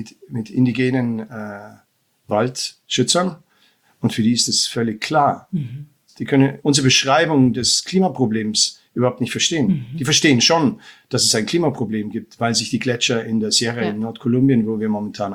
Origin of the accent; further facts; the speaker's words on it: Munich, Bavaria, Germany; stolz auf die Region Oberbayern zu sein, weil wir sind ja aus dem alpinen Raum und ich bin ursprünglich aus München.